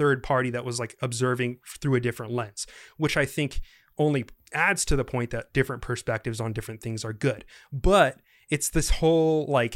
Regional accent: Philippines; Like, I got called a chink in middle school, like straight up. Mm-hmm. I'm Filipino, Jesus.

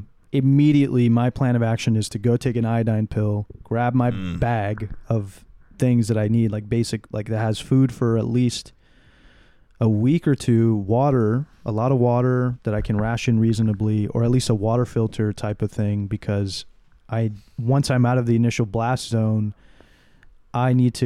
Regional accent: Texas, United States; But we're from Texas, so we just like, we have a plan.

